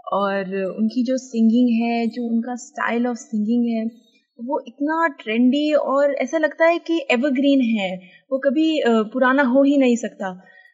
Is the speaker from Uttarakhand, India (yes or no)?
yes; Dehradun, Uttarakhand, India; हमारे टाउन, मेरे home town Dehradun